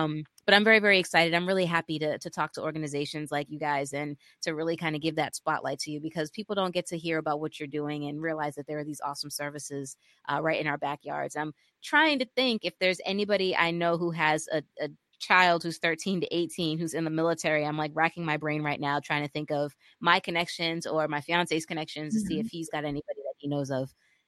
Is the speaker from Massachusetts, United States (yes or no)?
yes; Massachusetts, United States; I'm from Massachusetts, so, you know, shout out New England.